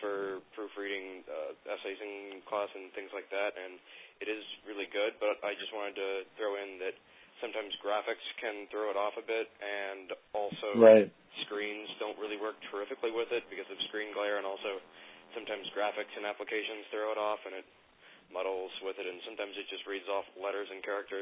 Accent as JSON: {"language": "English", "region": "New Jersey", "country": "United States", "said": "I'm from New Jersey."}